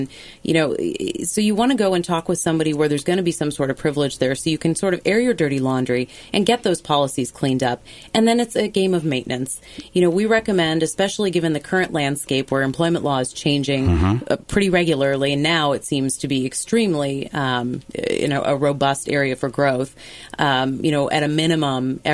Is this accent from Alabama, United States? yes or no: no; Naperville, Illinois, United States; now in Des Moines, United States; I am. I grew up in Naperville.